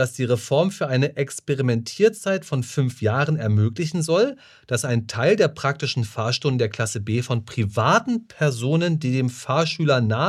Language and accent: German; Berlin, Germany; das ist ein interessantes Bild meiner Heimatstadt.